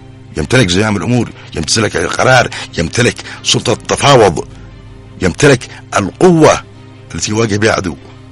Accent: Yemen; نحن يمنيين

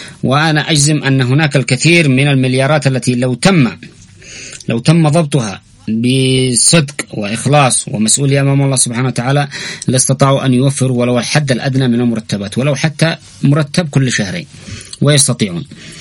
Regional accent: Yemen; نحن كشعب يمني سنحارب الفساد في مؤسسات الدولة

